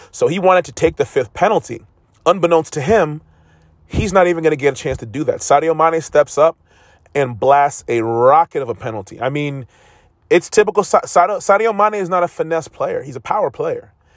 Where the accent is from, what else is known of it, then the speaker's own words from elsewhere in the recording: Liverpool, North West England, United Kingdom; they don't know that we're Scousers. We're not really English. Actually, we're not English at all.